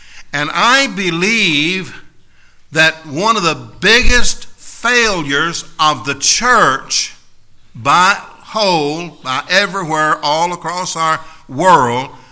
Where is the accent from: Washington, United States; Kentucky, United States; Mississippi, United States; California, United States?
Kentucky, United States; Nelson Creek; But I was born and raised in Nelson Creek, Kentucky.